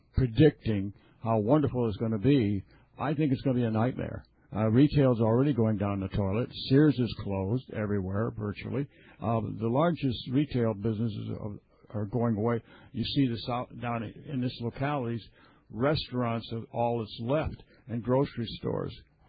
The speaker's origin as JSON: {"language": "English", "town": "Peoria", "region": "Illinois", "country": "United States", "tie": "born or raised there", "said": "My hometown is Peoria, Illinois, the home of Caterpillar Tractor Company."}